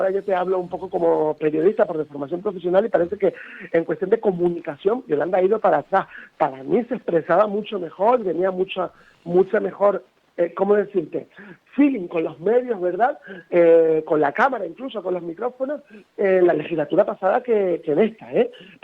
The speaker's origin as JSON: {"language": "Spanish", "region": "Canary Islands", "country": "Spain", "said": "Porque soy canario y porque en Canarias viven muchísimos venezolanos"}